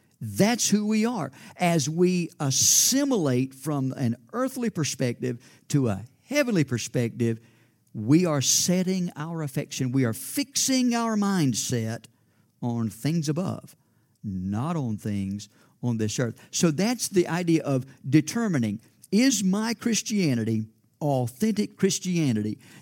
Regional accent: Georgia, United States; But she grew up in southern Pennsylvania. I grew up in South Georgia.

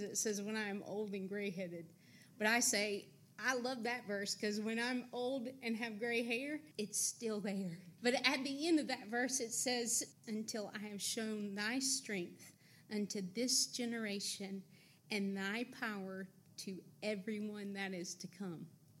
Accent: Augusta, Georgia, United States; I was born right here in Augusta, Georgia. And my home church when I was raised is Trinity Baptist.

